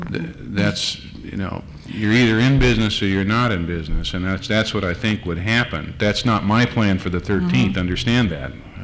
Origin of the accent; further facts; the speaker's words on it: Oregon, United States; I was born and raised in Oregon, so I've been in Alaska a lot, but I was never raised there.